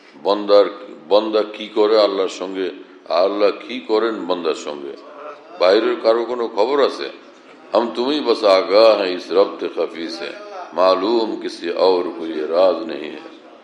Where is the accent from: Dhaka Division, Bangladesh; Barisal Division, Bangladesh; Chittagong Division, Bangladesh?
Barisal Division, Bangladesh; Bhola; আমরা গাঁওগ্রাম থেকে আসছি, তো ভোলাতে তো গাঁওগ্রামে কোনো চেয়ারম্যানের সামনে এলাকার লোক বসে না